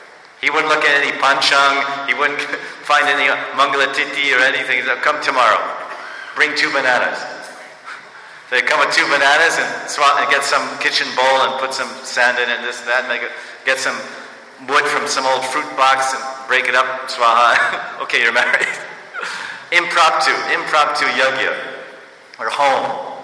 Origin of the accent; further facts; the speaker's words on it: India; English is a second language; I'm from India.